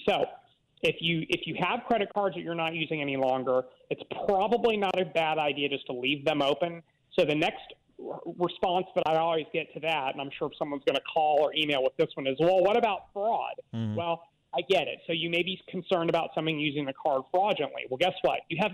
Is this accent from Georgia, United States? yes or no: yes; Atlanta, Georgia, United States; I get it. I'm from Atlanta. I get it.